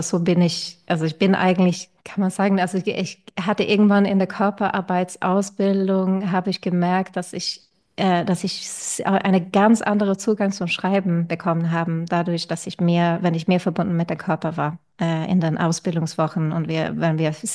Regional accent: Sweden; German is a second language; also born or lived in Russia / Edinburgh, United Kingdom; Ich komme ursprünglich aus Schweden, aber ich bin teilweise in Russland aufgewachsen. Also, oder ich hatte 5 Jahre in Schule in Russland, in eine internationale Schule.

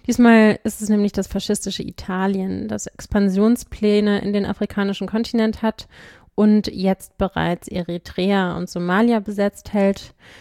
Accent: Berlin, Germany; born there; now in Weimar, Germany; gebürtige Berlinerin, sende allerdings inzwischen nicht mehr aus Berlin, sondern aus Weimar.

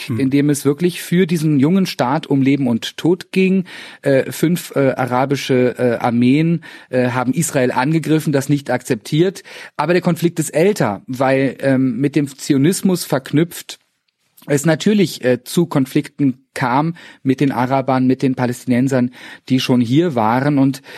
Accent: Cologne, North Rhine-Westphalia, Germany; ich als Kölner, ein paar Monate brauchte zu verstehen.

